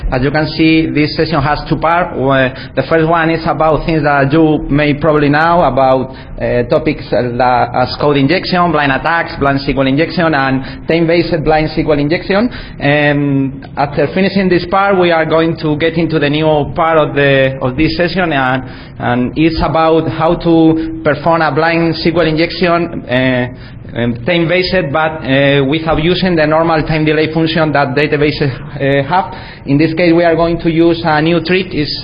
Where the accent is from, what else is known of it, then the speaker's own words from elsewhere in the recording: Spain; English is a second language; and I'm from Spain.